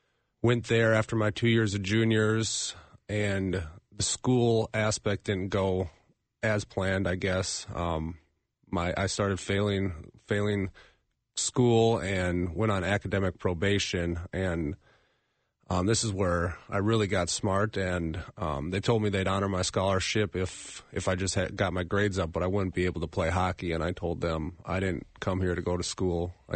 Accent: Bloomington, Minnesota, United States; Yeah, I had a very loving family growing up. I grew up in Bloomington.

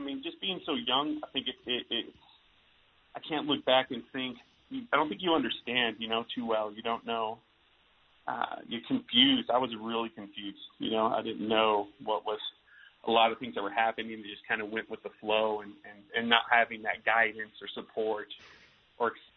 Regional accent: Ogden, Utah, United States; So for me, man, I'm from Ogden, Utah, born and raised really my whole life.

